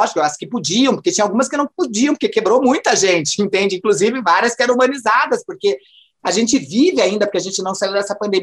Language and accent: Portuguese; Curitiba, Paraná, Brazil; now in São Paulo, Brazil; eu sou de Curitiba, nasci lá, né? Eu dei um hello mundo em Curitiba, né? E foi isso, né? Então, eu sou de Curitiba, moro há 4 anos em São Paulo